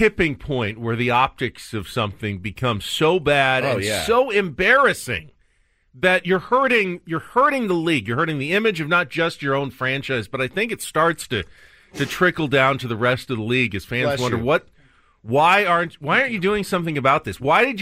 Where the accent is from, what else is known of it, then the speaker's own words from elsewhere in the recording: San Diego, California, United States; No, I grew up in San Diego. I've lived in Southern California my whole life.